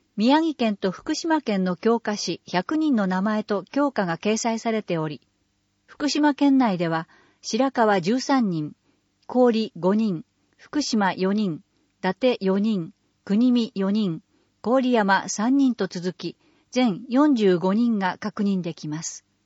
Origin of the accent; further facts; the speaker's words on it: Seattle, Washington, United States; Japanese is a second language; now in Japan; 台風は来日してから初めて経験したことで、ふるさとのシアトル市ではありえないです。